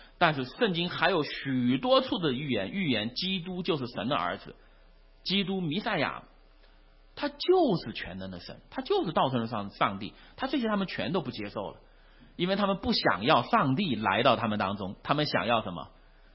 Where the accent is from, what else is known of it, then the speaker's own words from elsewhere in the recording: China; 我大家都知道我来自于中国大陆嘛